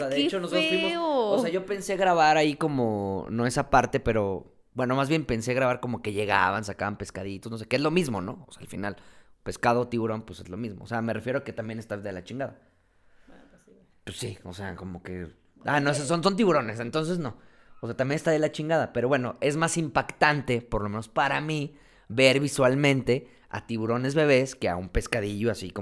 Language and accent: Spanish; San Luis Potosí, Mexico; se nos dicen, ¿de dónde son? De San Luis Potosí, qué padre